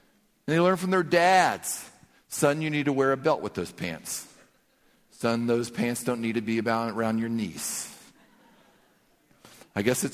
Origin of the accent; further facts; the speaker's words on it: South Carolina, United States; I get in trouble with that, but I grew up in South Carolina. We say yes, ma'am, and no, ma'am.